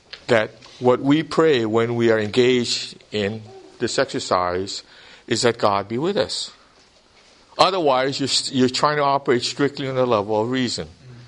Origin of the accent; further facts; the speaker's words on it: Hawaii, United States; I grew up in Hawaii, and I would watch the movies about Christ and stuff.